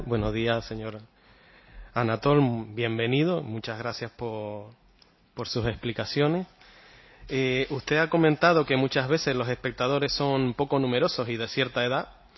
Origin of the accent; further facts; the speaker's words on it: Canary Islands, Spain; donde yo vengo, de la isla de La Gomera